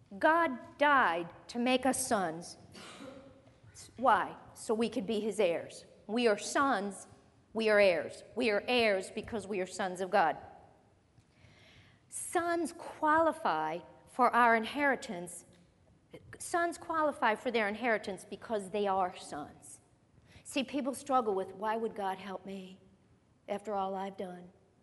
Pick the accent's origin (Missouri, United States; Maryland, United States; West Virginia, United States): Missouri, United States; I mean, we're from Missouri. You got to show us. It's the show me state.